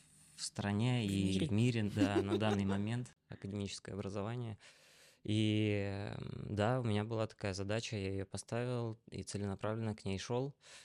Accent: Volgorechensk, Kostroma Oblast, Russia; Я родился в Костроме, вырос в небольшом городе в Костромской области Волгореченске, родился в творческой семье.

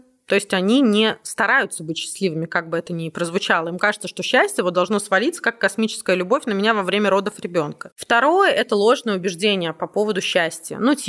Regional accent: Moscow, Russia; а я родилась, выросла в Москве

